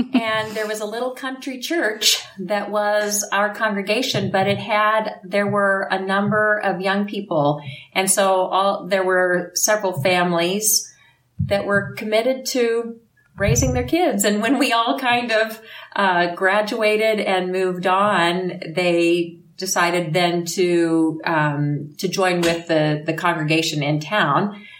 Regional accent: Missouri, United States; So it was in Northwest Missouri. So I grew up in Far West Stake.

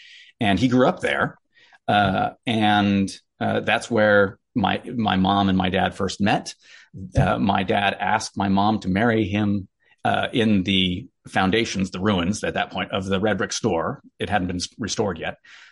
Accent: Arizona, United States; now in Seattle, United States; Yeah, I grew up in Arizona, went to Graceland, I worked for the church for about 10 years in the Pacific Northwest and in Europe, and now I'm a hypnotherapist in Seattle.

